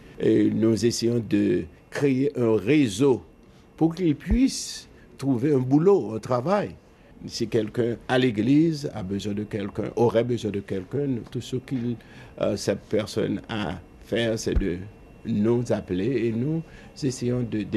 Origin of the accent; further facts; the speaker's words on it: Haiti; now in United States; Dans ce pays, il y a cette tendance polyculturelle. Nous sommes venus d'Haïti, nous avons notre culture et cette culture s'arrange avec la culture américaine.